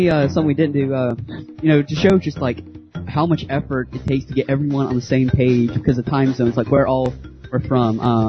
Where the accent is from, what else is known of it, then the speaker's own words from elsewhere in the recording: Georgia, United States; I'm from Georgia.